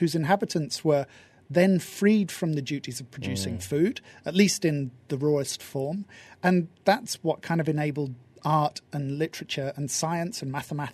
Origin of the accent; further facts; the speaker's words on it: United Kingdom; You know, I'm British